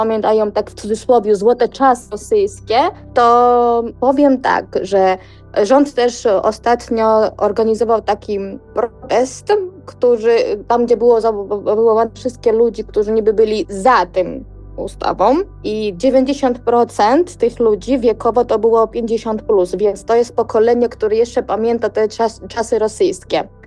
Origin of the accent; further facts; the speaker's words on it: Georgia; Polish is a second language; Jako ja może powiem, jako Gruzinka, czuję się zdradzona przez naszego rządu